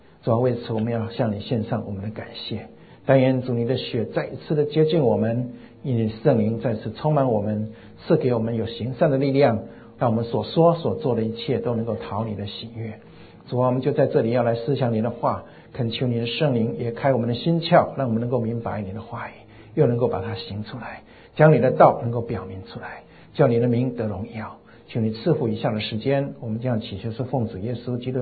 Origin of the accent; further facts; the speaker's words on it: China; 你看这人多么的爱我们中国人啊